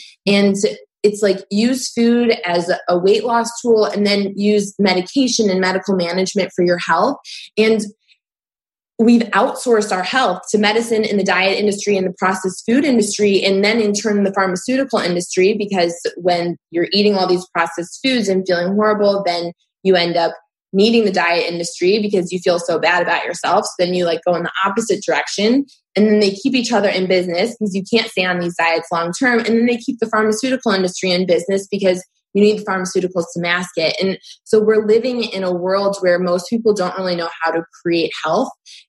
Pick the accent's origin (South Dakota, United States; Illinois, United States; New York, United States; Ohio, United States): Ohio, United States; Cleveland; Like I always compare it to someone like LeBron James, obviously, since I'm from Cleveland